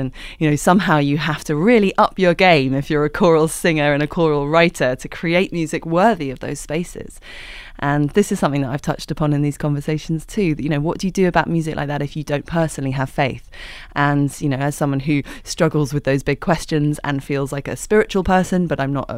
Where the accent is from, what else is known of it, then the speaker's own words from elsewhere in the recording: London, United Kingdom; I'm a city girl, born and bred. I love cities. I'm a Londoner.